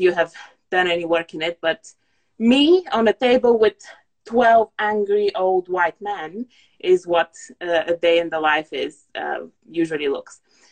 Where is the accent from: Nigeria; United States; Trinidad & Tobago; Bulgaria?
Bulgaria; now in United Kingdom; I'm originally Bulgarian.